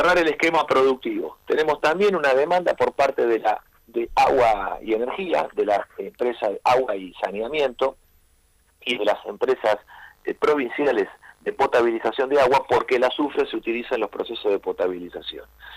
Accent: Argentina; Somos argentinos prácticos

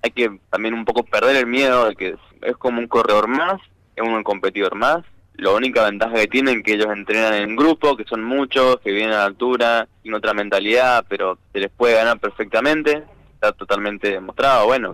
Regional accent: Mendoza, Argentina; Sí, de Capital. Vivo cerca del Parque Central, para la gente que conoce. Muy lindo en Mendoza

